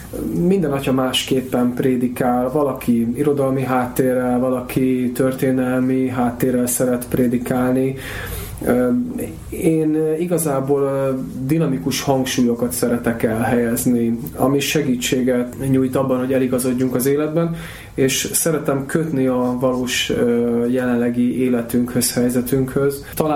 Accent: Vác, Pest, Hungary; Vácon születtem, ott nőttem föl.

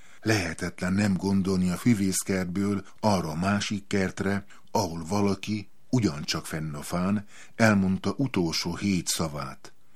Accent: Hungary; egyszerűen csak azért, mert magyar vagyok, és mert a Pál utcai fiúk is magyarok.

